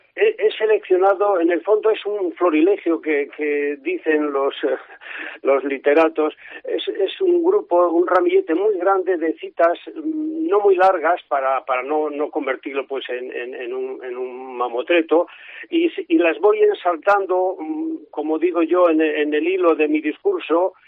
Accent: Castile and León, Spain; como buen leonés, pues he querido hacer, que es el pan. Yo soy de una generación en que el pan era algo sagrado, era el alimento por antonomasia, y sobre todo el pan de León, que es extraordinario.

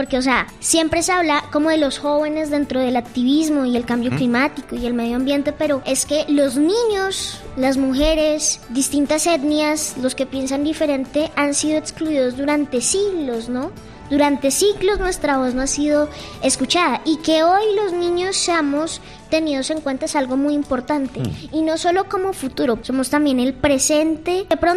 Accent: Villeta, Cundinamarca, Colombia; born or raised there; also born or lived in Bogotá

